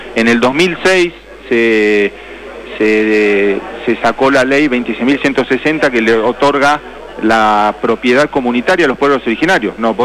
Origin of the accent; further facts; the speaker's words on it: Bariloche, Río Negro, Argentina; Yo recuerdo de chico, no había televisión en Bariloche